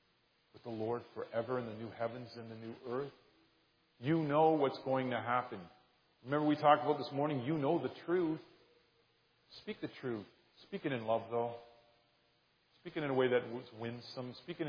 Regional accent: Canada; No, I have to laugh as a Canadian.

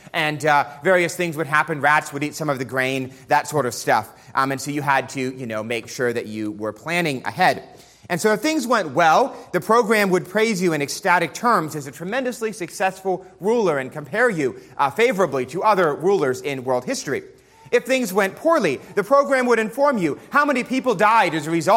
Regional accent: New York City, New York, United States; As most of you know, I grew up in New York City.

